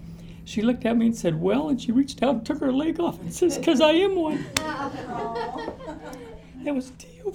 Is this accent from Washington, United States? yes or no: yes; Tacoma, Washington, United States; from Tacoma.